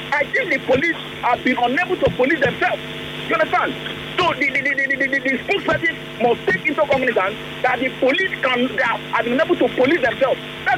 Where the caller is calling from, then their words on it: Port Harcourt, Rivers, Nigeria; I'm calling you from Port Harcourt.